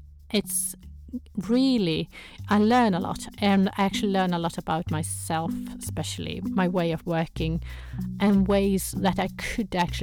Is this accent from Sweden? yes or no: yes; Sweden; first language Swedish; English is a second language; I joined, but English isn't my first language. I'm a Swede. I prefer writing in Swedish.